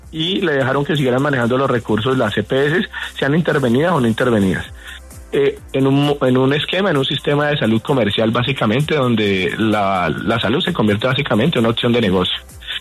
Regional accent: Valle del Cauca, Colombia; Precisamente yo soy del Valle del Cauca

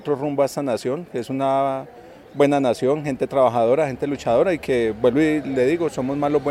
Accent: Colombia; que todos jalemos para un mismo lado, porque creo que como colombianos

